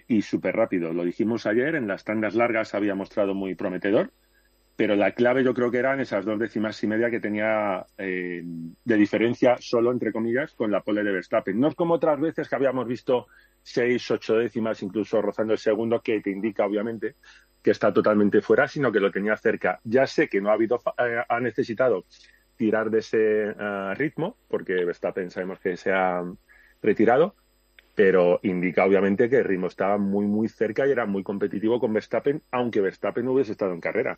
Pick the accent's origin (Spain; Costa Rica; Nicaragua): Spain; Catalonia; now in Alcalá de Henares, Spain; Bueno, uno era de adopción, que yo soy catalán.